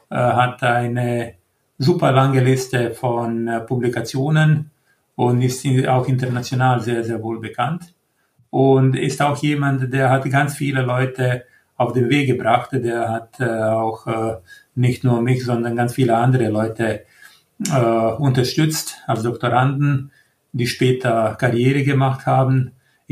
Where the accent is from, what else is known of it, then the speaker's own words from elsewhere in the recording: Croatia; German is a second language; moved away as an adult; also born or lived in Munich / United States; now in Germany; Ich komme aus Kroatien ursprünglich, wo ich Medizin studiert habe. Kurz danach habe ich Kroatien verlassen.